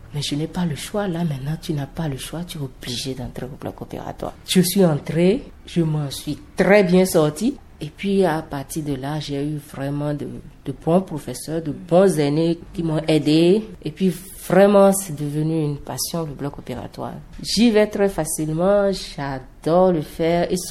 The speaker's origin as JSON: {"language": "French", "town": "Parakou", "region": "Borgou", "country": "Benin", "tie": "born or raised there", "said": "J'ai toujours été à Parako, j'ai grandi à Parako."}